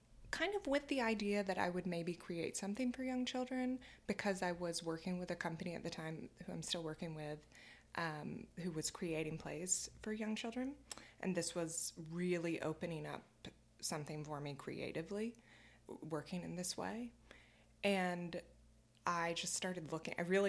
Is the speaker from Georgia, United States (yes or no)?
yes; Georgia, United States; I grew up in rural Georgia. Like that was my daily life.